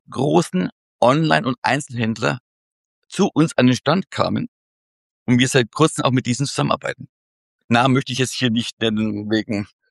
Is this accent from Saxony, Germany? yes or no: no; Bavaria, Germany; Wir kommen aus Franken.